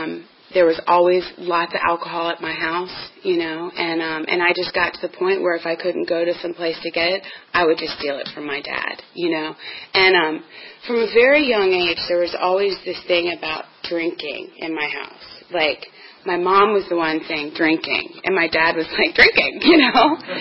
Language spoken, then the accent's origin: English; Arlington, Virginia, United States; now in Roanoke, United States; you know, I'm from Arlington.